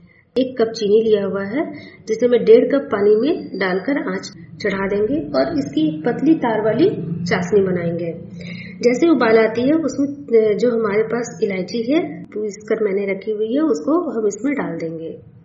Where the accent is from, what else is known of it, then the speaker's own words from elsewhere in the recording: Jharkhand, India; और मैं झारखंड के राज्य की रहने वाली हूँ।